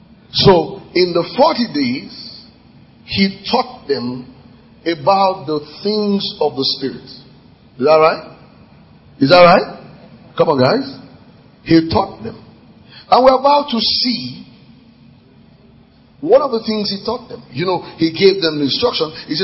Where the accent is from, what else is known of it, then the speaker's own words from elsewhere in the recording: Lagos, Nigeria; also born or lived in Ibadan; when I came to Lagos from Ibadan, what I mean by that, I've always lived in Lagos. I meant I went to do my secondary school in Ibadan.